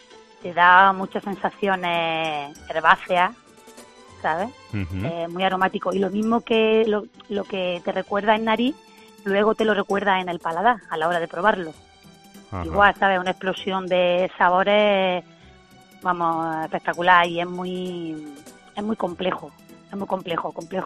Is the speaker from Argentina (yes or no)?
no; Úbeda, Andalusia, Spain; Pues mira, nosotros somos de aquí, de Úbeda, y tenemos la finca alrededor de la loma.